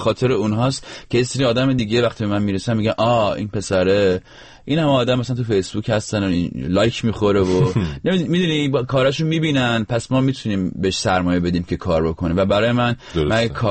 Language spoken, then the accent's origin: Persian; Rasht, Gilan, Iran; من رشتیم، ادا رشتیار ملت در بیارن شاکی میشم.